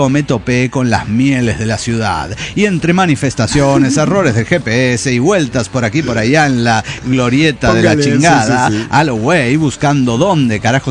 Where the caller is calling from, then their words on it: San Luis, Argentina; de la Sierra de San Luis, Argentina.